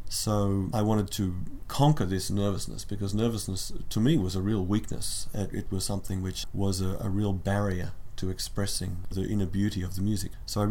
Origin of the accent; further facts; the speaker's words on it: Canberra, Australian Capital Territory, Australia; and I'm from Canberra, Australia.